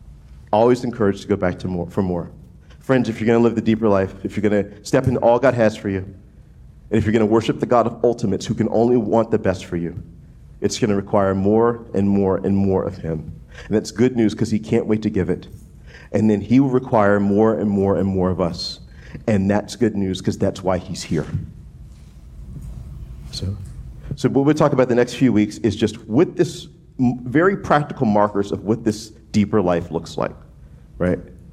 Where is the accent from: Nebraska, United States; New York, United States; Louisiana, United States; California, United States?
Louisiana, United States; New Orleans; we met and married in New Orleans, which is where I'm from. And so, you know, growing up in New Orleans, I'm used to incredibly good food.